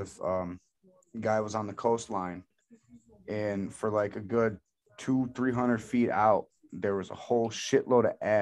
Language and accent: English; Lumberton, North Carolina, United States; my hometown of Lumberton, North Carolina would be completely wiped out.